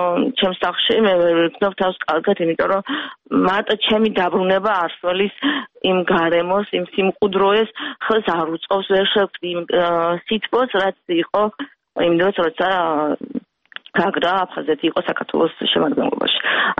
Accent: Gagra, Abkhazia, Georgia; born there; ხშირად როცა მეკითხებიან საიდან ვარ, თქვა ევროპაში, აღნიშნავ, რომ დავიბადე გაგრაში, აფხაზეთში.

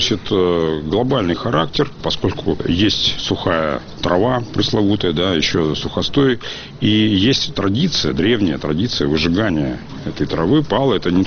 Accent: Far East, Russia; я вырос на Дальнем Востоке, отец был военным

